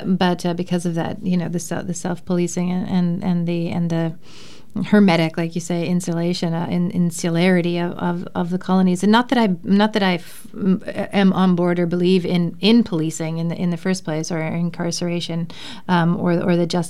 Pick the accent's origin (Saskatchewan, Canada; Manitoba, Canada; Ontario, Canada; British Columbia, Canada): Manitoba, Canada; Steinbach; from my communities specifically, Steinbach, which is my hometown, but other communities in the area